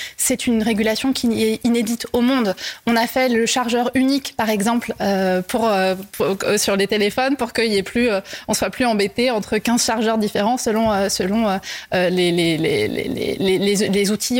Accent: Pays de la Loire, France; Moi, je viens de la Mayenne. Mes parents sont agriculteurs.

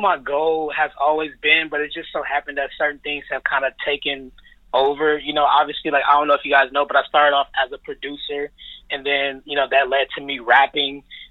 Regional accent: Los Angeles, California, United States; Man, so I'm born and raised in South Central / Inglewood, Los Angeles, California. I grew up on a couple of different blocks, 99th and Prairie in Inglewood, Sanella and La Brea in Inglewood, Florence and Normandy in South Central.

